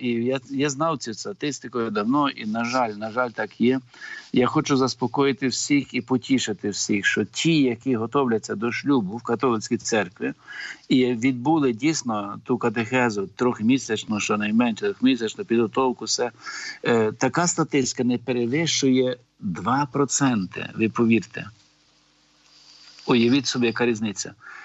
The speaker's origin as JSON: {"language": "Ukrainian", "town": "Kornochivka", "region": "Khmelnytskyi Oblast", "country": "Ukraine", "tie": "born or raised there", "said": "А я родом з Хмельниччини, біля Кам'янець-Подільського, недалечко, є таке село Корночівка, Дезіньків, Корночівка. А я звідти родом, так, з тої сторони України."}